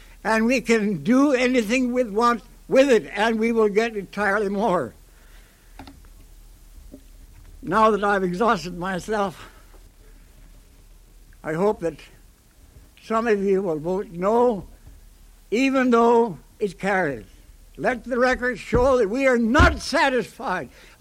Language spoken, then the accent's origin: English; Seattle, Washington, United States; now I come back to the last end of it and say that I am still from Seattle.